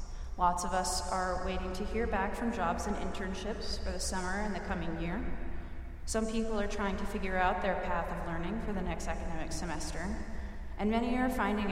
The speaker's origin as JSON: {"language": "English", "region": "Washington", "country": "United States", "said": "As I am from Washington State, every drive home is quite the road trip, lasting 3 days and normally done alone."}